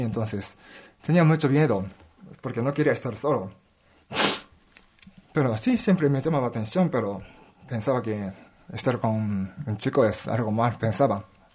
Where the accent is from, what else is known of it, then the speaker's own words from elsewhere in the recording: Japan; Spanish is a second language; now in Mexico; yo soy japonés, aunque aquí ya llevo 4 años, pero yo soy japonés y mi familia está ahí.